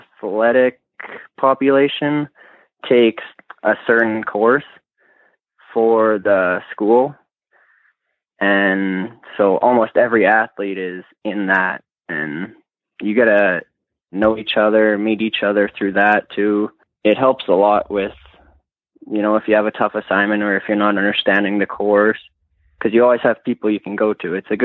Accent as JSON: {"language": "English", "town": "Lethbridge", "region": "Alberta", "country": "Canada", "said": "Well, I'm originally from Lethbridge, so about 3 hours south of Olds."}